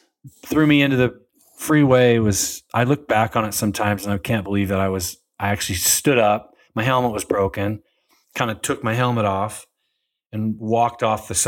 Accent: Utah, United States; I'm the oldest of seven. I grew up in Utah. I'm first generation American. My family's from Norway.

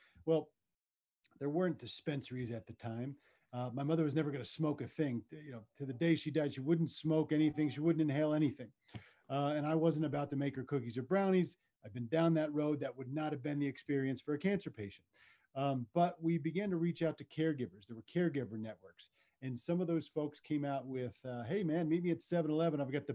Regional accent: New Jersey, United States; now in Colorado, United States; my mother lived in New Jersey, where I'm born and from, born and raised in Southern New Jersey outside of Philadelphia.

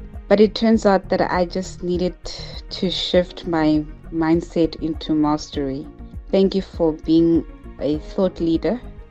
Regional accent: South Africa; I'm from the Vaal in South Africa.

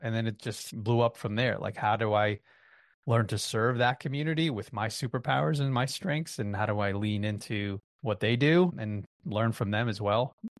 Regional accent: Yonkers, New York, United States; But yeah, dude, I mean, grew up in New York, born and raised in Yonkers, New York.

